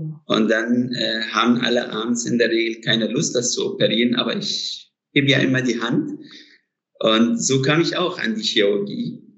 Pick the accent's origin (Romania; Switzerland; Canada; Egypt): Egypt; Alexandria, Alexandria Governorate; German is a second language; moved away as an adult; now in Germany; Ich war nur einfach da in der Uni, in der Uniklinik in Alexandria und in meiner Heimat.